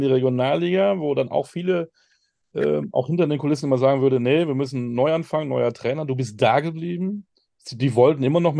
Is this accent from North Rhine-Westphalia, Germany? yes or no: yes; Münster, North Rhine-Westphalia, Germany; Kann ich bestätigen als Münsteraner. Ich war jetzt mal wieder da nach ewigen Zeiten.